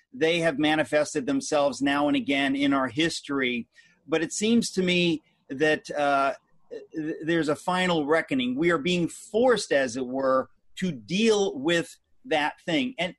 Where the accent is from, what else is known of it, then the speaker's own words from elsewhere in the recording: United States; to me, as an American who voted for some of the names mentioned, it's heartbreaking